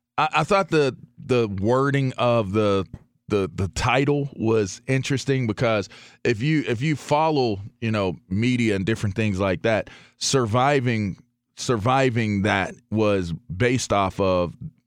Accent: Pittsburgh, Pennsylvania, United States; It's funny because I don't sound like I'm from Pittsburgh unless I'm in Pittsburgh.

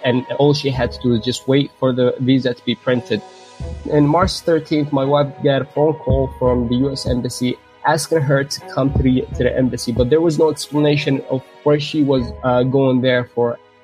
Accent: Yemen; now in Brooklyn, United States; I came from Yemen in 2006. I resided in New York City in Bay Ridge, Brooklyn. I became a U.S. citizen

